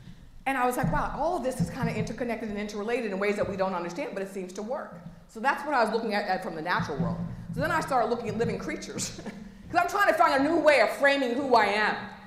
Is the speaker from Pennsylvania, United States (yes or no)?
yes; Philadelphia, Pennsylvania, United States; born there; I have mom, a dad, I was born in Philadelphia.